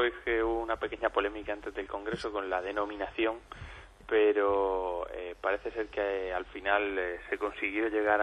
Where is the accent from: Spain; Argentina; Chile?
Spain; Region of Murcia; porque yo como murciano también me siento parte de Cataluña